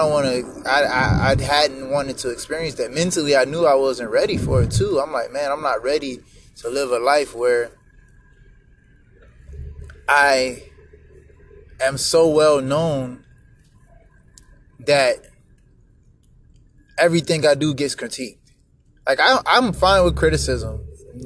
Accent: Atlanta, Georgia, United States; I mean, growing up in Atlanta, it's the same thing.

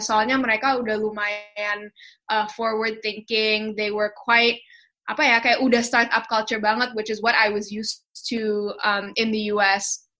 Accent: Singapore; moved away as an adult; now in Jakarta, Indonesia; aku gedenya di Singapura kan, jadi aku sebenarnya nggak begitu tahu tentang tech space di Indonesia. Jadi abis aku lulus kuliah, aku pindah balik ke Jakarta, itu pertama kali aku tinggal di sini gitu.

